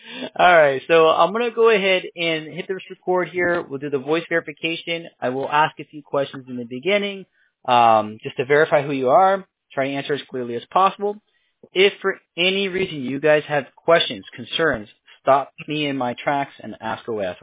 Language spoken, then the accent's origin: English; New York, United States; also born or lived in Albany; And I grew up in New York, so I moved around a lot when I was younger. I was born in Bronx, New York. I was in upstate Albany.